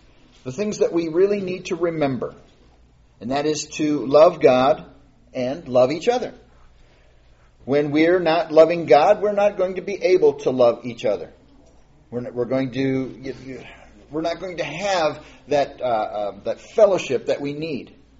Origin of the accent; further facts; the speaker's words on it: Michigan, United States; now I'm from Michigan, so, you know, I know how to drive in snow.